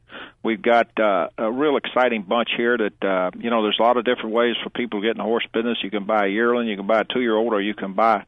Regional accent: Kentucky, United States; also born or lived in California; I was in California for about 17 years prior to that, and I've been back here, which I'm from Kentucky, so it's a kind of a homecoming

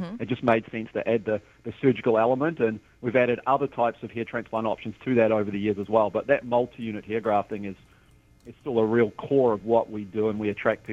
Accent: New Zealand; now in Indianapolis, United States; Well, you know, obviously I'm not from Indy, but I've been involved for about 14

